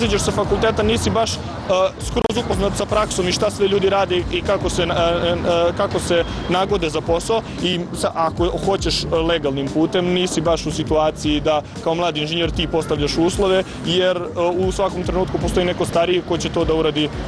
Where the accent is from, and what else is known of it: Kraljevo, Šumadija and Western Serbia, Serbia; now in Belgrade, Serbia